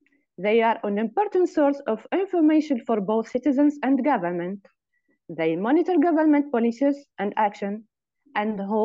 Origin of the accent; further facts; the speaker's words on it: Tunisia; English is a second language; from Tunisia. I'm high technician in microbiology, specialized in the diagnosis of tuberculosis in Tunis.